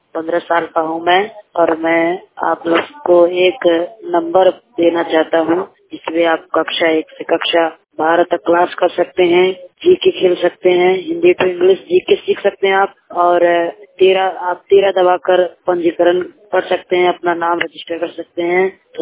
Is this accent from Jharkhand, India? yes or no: no; Gorakhpur, Uttar Pradesh, India; और मैं जिला गोरखपुर का रहने वाला हूँ और मेरा घर महाराजगंज चौराहा पर है और मैं टोटली ब्लाइंड हूँ। 15 साल का हूँ मैं